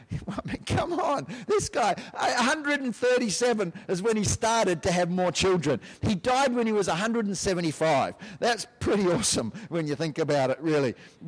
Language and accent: English; New Zealand; I come from New Zealand. There's only 4 million people in New Zealand